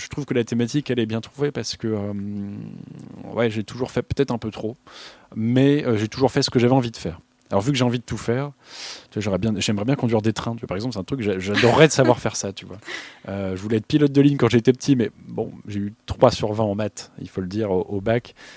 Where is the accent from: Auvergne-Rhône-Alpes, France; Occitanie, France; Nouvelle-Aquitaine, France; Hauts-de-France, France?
Hauts-de-France, France; Je suis originaire de l'Oise. Je n'ai jamais bougé d'ici, finalement. J'ai grandi à côté de Beauvais, dans un petit village. Et j'étais très heureux d'y vivre. J'y vis d'ailleurs aujourd'hui.